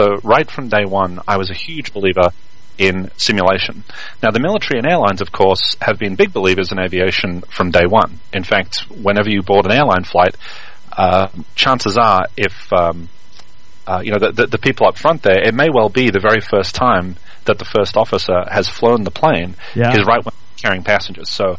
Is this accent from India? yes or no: no; Australia; now in United States; No, I grew up in Australia mostly, but it wasn't until the U.S. that I got to start flying GA